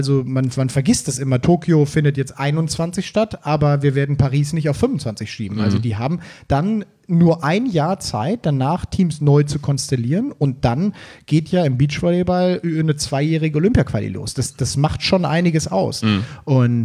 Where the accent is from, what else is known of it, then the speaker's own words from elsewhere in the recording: Cologne, North Rhine-Westphalia, Germany; now in Hamburg, Germany; wie man bei uns in Köln so sagt, hier aus Hamburg.